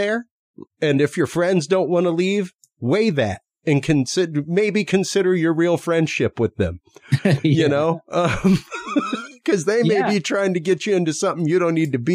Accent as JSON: {"language": "English", "region": "Louisiana", "country": "United States", "said": "because even myself as Cajun, we have in our culture, the traiteur"}